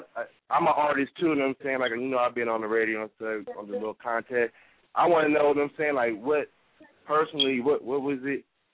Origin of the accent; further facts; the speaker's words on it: Moreno Valley, California, United States; Like, I'm from California. I'm from Reno Valley, California, but I think myself, I stand out as an artist because I don't got that traditional West Coast type flow.